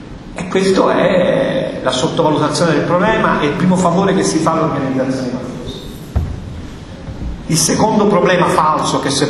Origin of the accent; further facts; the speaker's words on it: Catania, Sicily, Italy; accent: Tuscan; now in Florence, Italy; benché il mio accento sia toscano, io sono di Catania originario, anche se vivo a Firenze